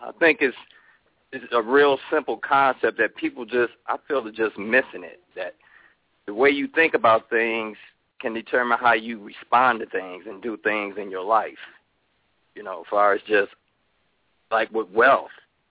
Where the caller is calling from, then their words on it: Detroit, Michigan, United States; I'm calling from Detroit.